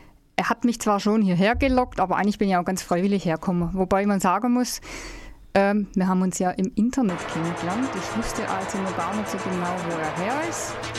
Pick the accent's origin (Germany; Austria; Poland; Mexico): Germany; Baden-Württemberg; ich komme ja nicht direkt aus Stuttgart ursprünglich. Also das sind auch so kleine Städte ringsrum, wo ich mein Unwesen getrieben habe. Also es war ein bisschen ein Kulturstock von der Sprache.